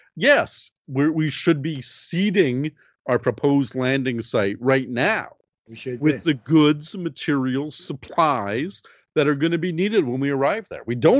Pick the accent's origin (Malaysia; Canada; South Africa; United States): Canada; I'm a Canadian and we're speaking today on Canada Day.